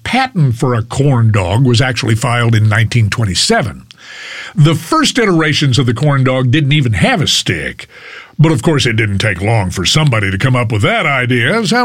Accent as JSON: {"language": "English", "town": "Fort Worth", "region": "Texas", "country": "United States", "tie": "born or raised there", "said": "I grew up in Fort Worth, and my parents and grandparents loved to visit the State Fair in Dallas every October."}